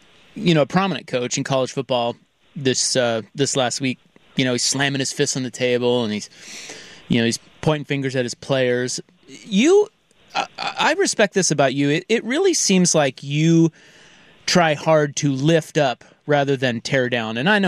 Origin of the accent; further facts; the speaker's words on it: Kansas, United States; because I went to KU, I'm from Kansas